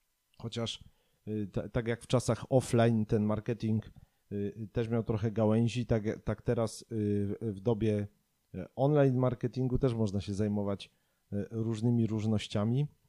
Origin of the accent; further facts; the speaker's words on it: Nowy Sącz, Lesser Poland, Poland; My jesteśmy z Nowego Sącza, on jest ze Starego.